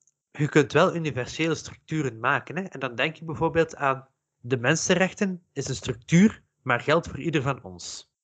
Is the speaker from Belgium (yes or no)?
yes; Flanders, Belgium; maar wij identificeren ons allemaal als Vlaming.